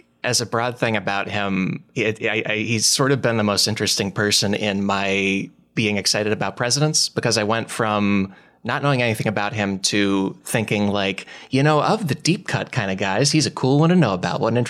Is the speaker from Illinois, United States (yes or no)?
yes; Glen Ellyn, Illinois, United States; I'm from, it's Glen Allen, Illinois. It's in DuPage County, which is the one next to Cook County there by Chicago.